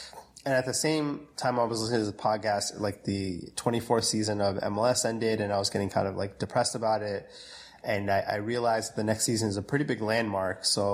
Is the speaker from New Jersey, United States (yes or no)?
yes; New Jersey, United States; we both play soccer growing up. And because of that, like, we grew up in Jersey, so went to a few MetroStars game